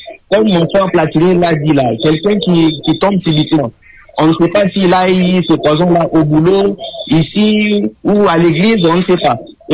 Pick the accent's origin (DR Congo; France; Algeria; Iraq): DR Congo; Mbuji-Mayi, Kasaï-Oriental; Ouais, moi, je suis de Mbujimayi, hein, je ne suis pas de Lubumbashi.